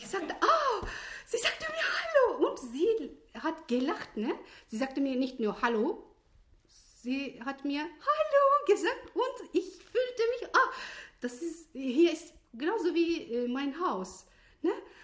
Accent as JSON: {"language": "German", "country": "Turkey", "second_language": "German", "said": "Ich komme aus der Türkei."}